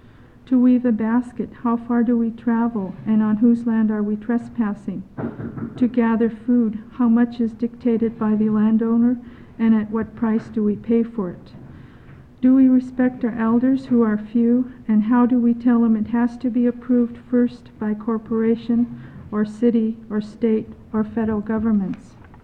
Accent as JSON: {"language": "English", "town": "Metlakatla", "region": "Alaska", "country": "United States", "tie": "born or raised there", "said": "and believe it or not, I'm also have some Haida in me also. I was raised in Metlakatla, an island reservation, which is located 15 miles southeast of here."}